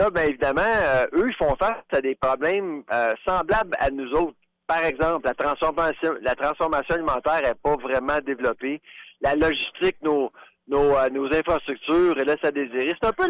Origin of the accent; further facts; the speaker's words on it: Canada; en tant que Canadien, je suis seul Canadien sur le programme là